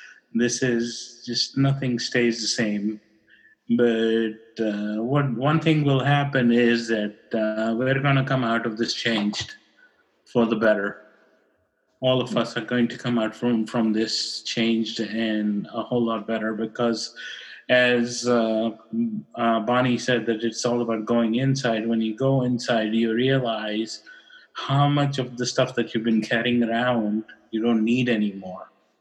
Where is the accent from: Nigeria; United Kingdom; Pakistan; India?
Pakistan; Karachi, Sindh; when I was growing up in Karachi. It would start raining in August, and it would rain till October, 3 months straight.